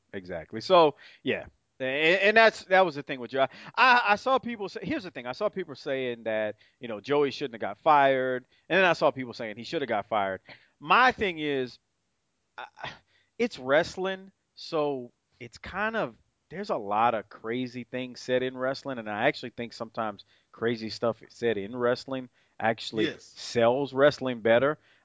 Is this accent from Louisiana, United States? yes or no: yes; New Orleans, Louisiana, United States; We are Southern wrestling fans. I grew up in New Orleans.